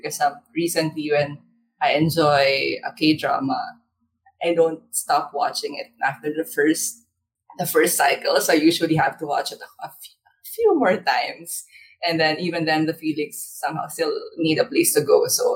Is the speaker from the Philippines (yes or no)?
yes; Philippines; I'm a Filipino author.